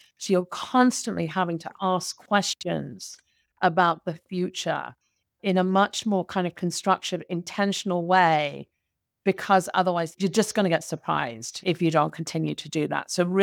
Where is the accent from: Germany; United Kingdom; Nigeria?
United Kingdom; moved away as an adult; now in United States; So obviously my accent is not American. I am from the UK. I came to the US in 2000.